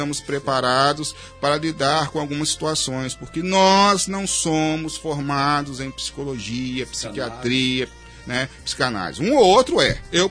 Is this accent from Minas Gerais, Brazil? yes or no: yes; Minas Gerais, Brazil; Eu sou mineiro, eu não sou muito, muito disso.